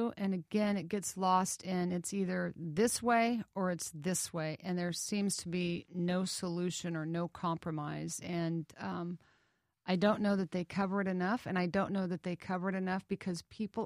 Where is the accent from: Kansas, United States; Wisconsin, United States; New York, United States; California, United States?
Kansas, United States; I was born and raised in Kansas, by a very conservative man who was a mechanical engineer that actually worked for industry.